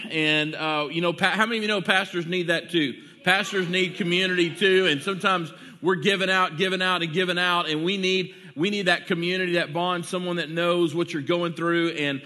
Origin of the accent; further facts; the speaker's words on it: Irving, Texas, United States; But I grew up here in South Irving. I graduated from Nimitz High School, and it is just awesome to be here.